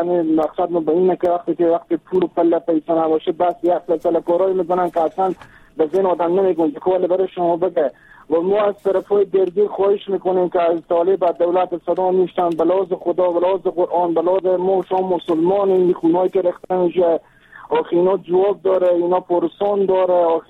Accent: Afghanistan; شما هم افغانیم، اینا ما هم افغانیم،

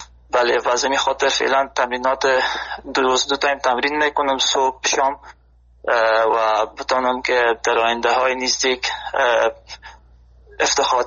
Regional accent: Afghanistan; now in Germany; به خاطر این هدف خود از افغانستان آلمان آمدم،

